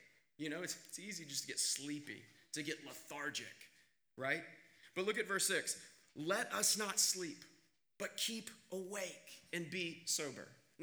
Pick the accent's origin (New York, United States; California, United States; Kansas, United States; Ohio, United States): Kansas, United States; I grew up in Kansas